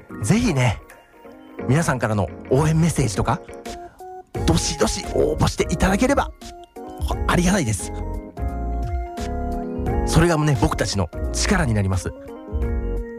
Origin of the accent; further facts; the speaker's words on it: Yamaguchi, Japan; 僕は山口県の人間ですけど、地元のこういった隠れた名所とかそういったものをいろいろと探したりして